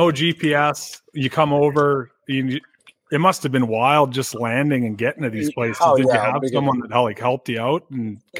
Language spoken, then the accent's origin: English; Canada; I'm from Canada